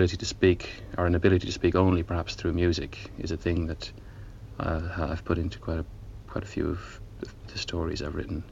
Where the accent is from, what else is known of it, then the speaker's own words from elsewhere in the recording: Ireland; Well, I'm Irish, and every Irish writer has a rather schizophrenic relationship with their homeland.